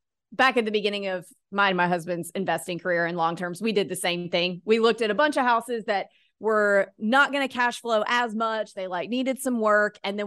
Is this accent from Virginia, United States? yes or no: no; Mississippi, United States; Well, I grew up in Mississippi, and we don't go to Gulfport to the beach for a reason